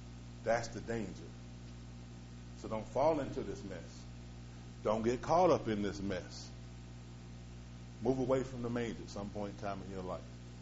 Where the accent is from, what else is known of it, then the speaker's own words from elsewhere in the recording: United States; I ain't from Willard. I'm from Winged, right across the water over there.